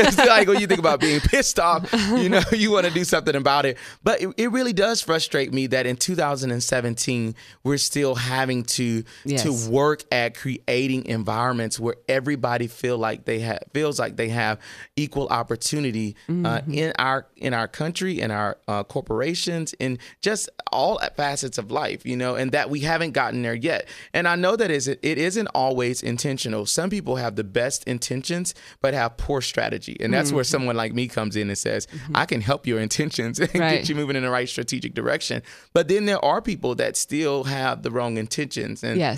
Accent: Louisiana, United States; I'm from Louisiana. So, you know, when you're making gumbo, you have to include a lot of ingredients to get some great flavor.

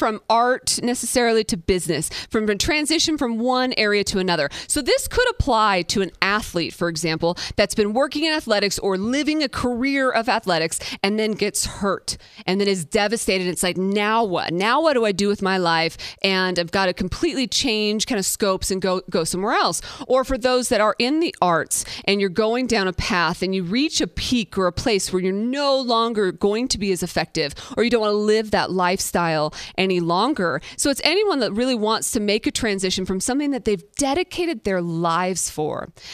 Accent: Las Vegas, Nevada, United States; So I grew up here in Las Vegas

